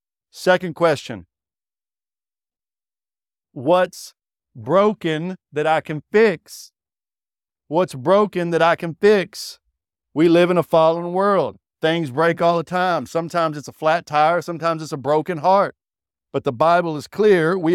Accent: Fort Worth, Texas, United States; I live in Fort Worth. Everybody says I'm from Dallas. I correct them. I'm from Fort Worth.

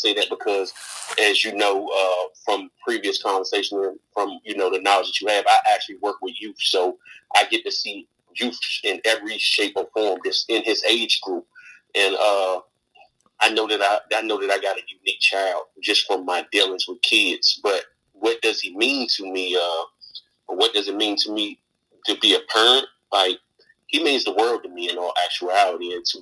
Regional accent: Washington, District of Columbia, United States; born and raised in Washington, D.C. I'm a 38-year-old male, father of one child, is 15 years old. Lived in D.C. my whole life

